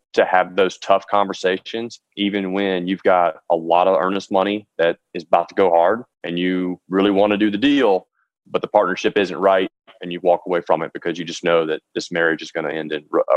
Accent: Fulton, Mississippi, United States; So born and raised in Fulton, Mississippi, small town

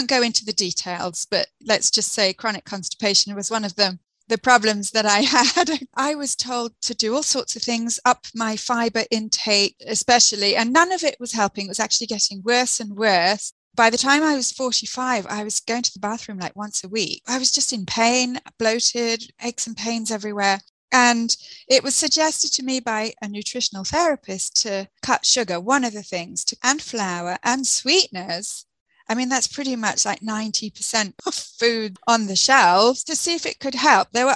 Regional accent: England, United Kingdom; now in Quebec, Canada; I'm originally from England and I teach English as a second language in a French-speaking town in Quebec, Canada.

